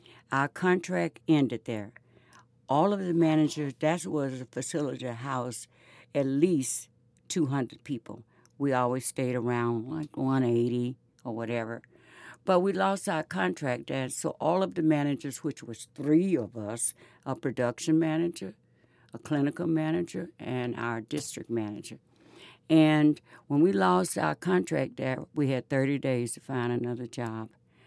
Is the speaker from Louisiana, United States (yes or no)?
yes; Louisiana, United States; I came from a big family, and I was raised in Louisiana on a big farm, okay?